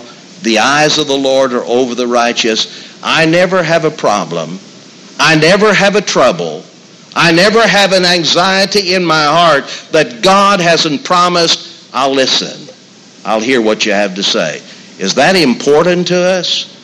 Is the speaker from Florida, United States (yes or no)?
no; New Martinsville, West Virginia, United States; I grew up in New Martinsville, West Virginia.